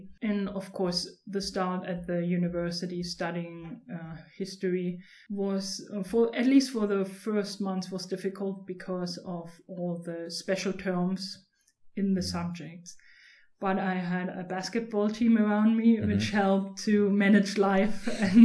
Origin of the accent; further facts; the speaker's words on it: Lauchhammer, Brandenburg, Germany; I was born in Lauchhammer, a little small town in the south of Brandenburg, and I grew up there with my family and my brother.